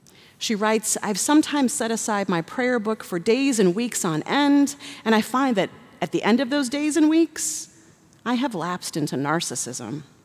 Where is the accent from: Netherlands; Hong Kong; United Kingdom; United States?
Netherlands; English is a second language; In my home country, the Netherlands, you still see many large wagon wheels